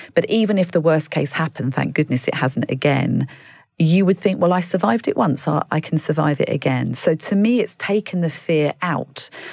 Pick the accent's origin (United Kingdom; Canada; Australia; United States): United Kingdom; Gravesend, South East England; I grew up in Gravesend, which is not the most exciting of places.